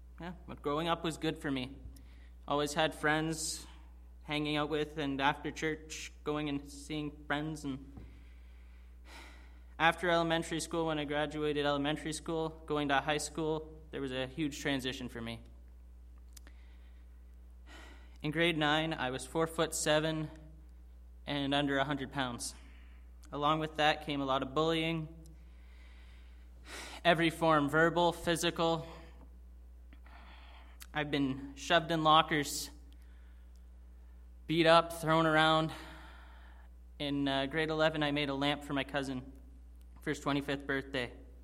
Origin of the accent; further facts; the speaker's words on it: Brantford, Ontario, Canada; I'm 19 years old, and I grew up in Brantford, Ontario. I grew up in a good Christian home with two loving parents and a twin sister